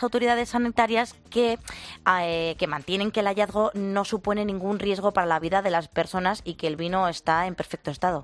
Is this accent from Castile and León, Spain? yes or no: yes; Rueda, Castile and León, Spain; de vino blanco, de mi tierra, de Rueda.